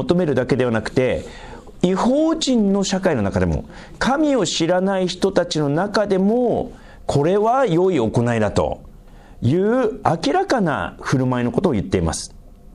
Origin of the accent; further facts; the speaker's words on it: North Korea; 北朝鮮から来ましたから無神論ですから、